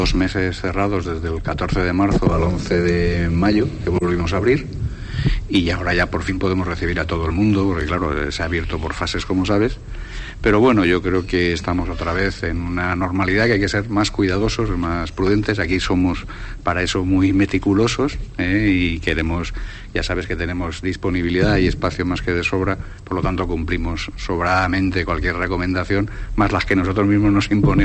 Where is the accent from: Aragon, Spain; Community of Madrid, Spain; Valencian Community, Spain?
Valencian Community, Spain; Sant Jordi; estamos en Sant Jordi, somos del pueblo de Sant Jordi